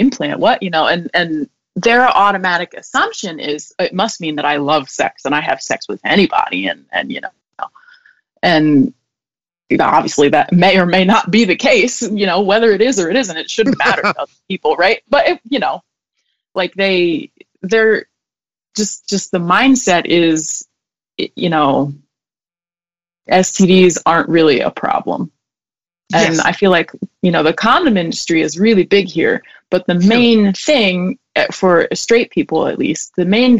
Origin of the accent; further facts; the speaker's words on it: United States; moved away as an adult; because I came from America. I was, the last couple of years I was there, I was really involved